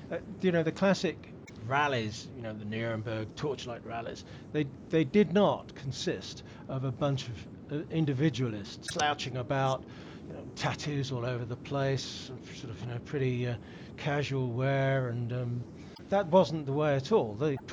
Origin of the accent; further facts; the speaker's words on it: England, United Kingdom; However, I'm an Englishman. I'm not a fascist.